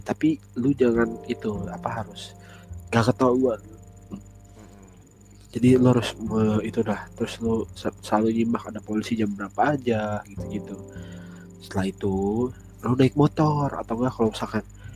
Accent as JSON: {"language": "Indonesian", "town": "Bandung", "region": "West Java", "country": "Indonesia", "tie": "born or raised there", "said": "Kalau di Bandung gitu, soalnya gue asli Bandung, gue juga ngerasain gitu"}